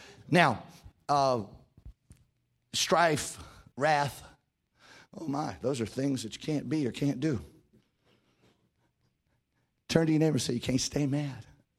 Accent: Louisiana, United States; But I was raised in South Louisiana, and my neighbor had an idol in her front yard

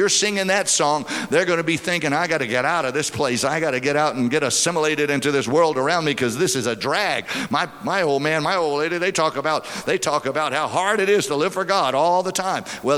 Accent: Louisiana, United States; Hey, I'm from South Louisiana.

